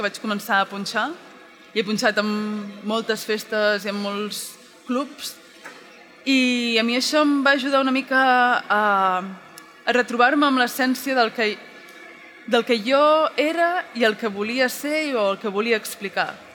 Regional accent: Torelló, Catalonia, Spain; a mesura que he anat creixent, al meu poble, que jo sóc de Torelló, i allà hi ha molta cultura d'underground i molta música en viu

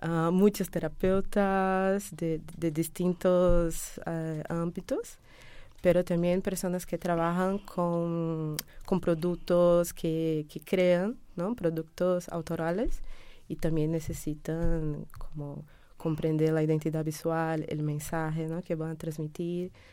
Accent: Salvador, Bahia, Brazil; Spanish is a second language; Porque vengo de Brasil, ¿no? la historia ha empezado sí, hace mucho, ¿no? Tengo 37 años y soy brasileña de Salvador, Bahía.

